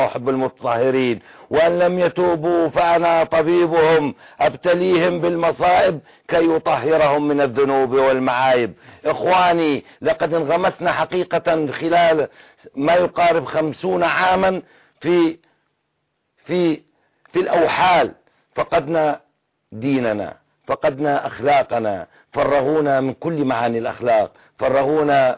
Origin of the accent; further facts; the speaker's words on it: Syria; moved away; نحن السوريون أنعم الله علينا بالكثير نملك الأموال والله لدينا الأموال نحن هجرنا من سوريا وفتح الله علينا في خارج سوريا